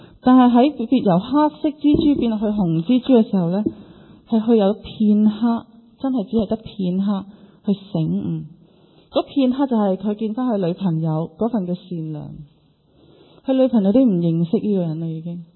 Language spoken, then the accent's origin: Chinese; Hong Kong; 我们香港人的生活很好，